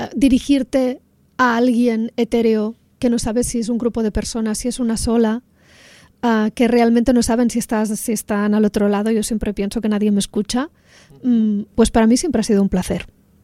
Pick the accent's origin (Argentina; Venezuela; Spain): Spain; Rosselló, Catalonia; en mi pueblo, se llama Rosselló, está a 7 kilómetros de Lleida, y como muchos otros pueblos catalanes, tiene una radio municipal.